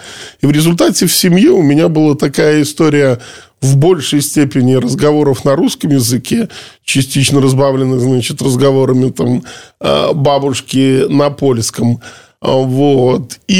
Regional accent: Belarus; born or raised there

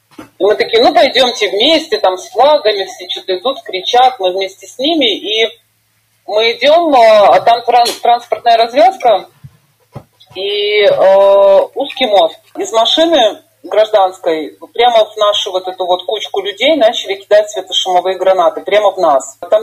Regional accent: Belarus; мы как белорусы, как вот страна, родились именно в этой, во всей ситуации 2020 года.

